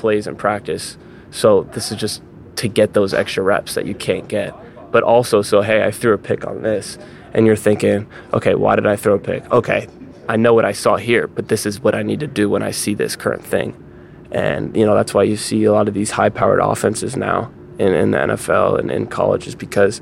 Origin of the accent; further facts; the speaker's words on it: Fort Lauderdale, Florida, United States; quarterback. I'm from Fort Lauderdale, Florida.